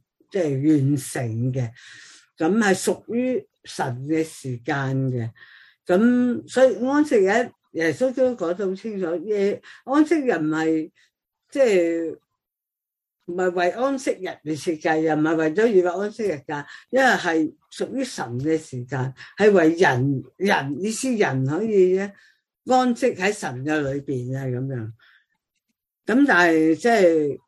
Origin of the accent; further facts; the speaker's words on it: China; 我哋中国人都有好多节令噶